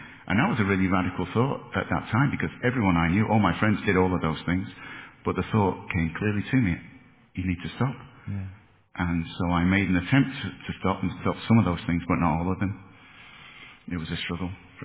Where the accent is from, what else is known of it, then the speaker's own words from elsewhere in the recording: Liverpool, North West England, United Kingdom; So I grew up in Liverpool, in England. Good upbringing, good education, good family.